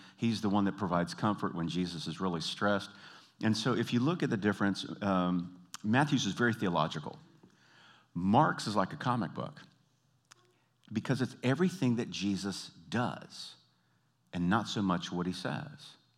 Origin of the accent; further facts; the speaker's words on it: Canada; We're Canadian, so it's awful cute.